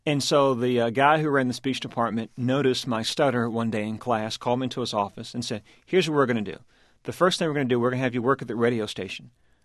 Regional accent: Baltimore, Maryland, United States; a meeting which I detail in my hometown of Baltimore.

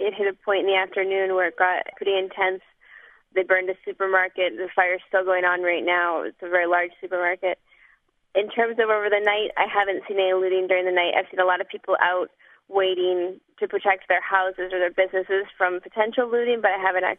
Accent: United States; And then when they find out I'm from the States, they just start saying

